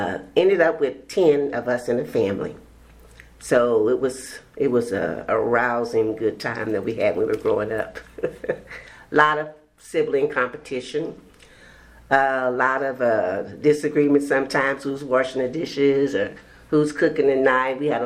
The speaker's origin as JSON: {"language": "English", "town": "Kansas City", "region": "Kansas", "country": "United States", "tie": "born or raised there", "said": "I grew up in Kansas City, Kansas. When my dad came from Mississippi, he had two brothers and two sisters that came to Kansas."}